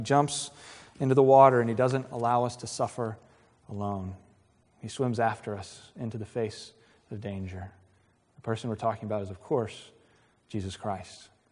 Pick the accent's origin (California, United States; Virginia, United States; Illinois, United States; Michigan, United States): Virginia, United States; Virginia Beach; I grew up in Virginia Beach.